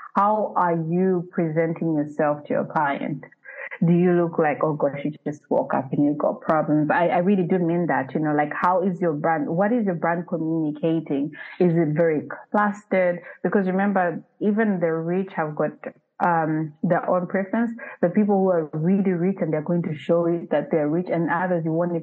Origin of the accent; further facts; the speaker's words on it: Zambia; moved away; Like me, I'm uprooted from Zambia.